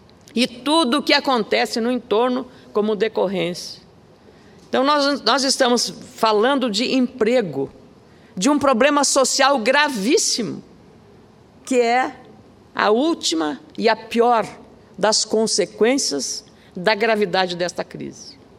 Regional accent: Brazil; Eu sinto como brasileira, como acionista minoritária da Petrobras, como trabalhadora

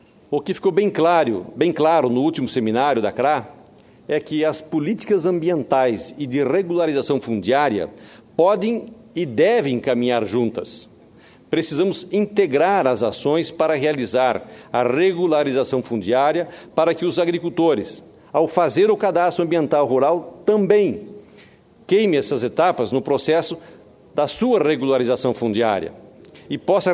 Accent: Rondônia, Brazil; principalmente lá no meu estado de Rondônia

